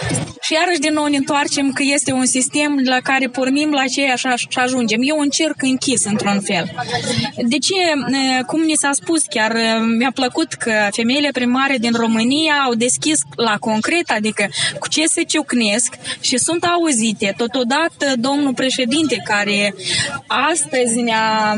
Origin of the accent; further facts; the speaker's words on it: Ciuciuieni, Sîngerei District, Moldova; Îmi cunosc la perfecție atât și în satul Brejeni, de când mi-am început activitatea în 93, cât și în satul meu de Baștină, Ciuciuieni.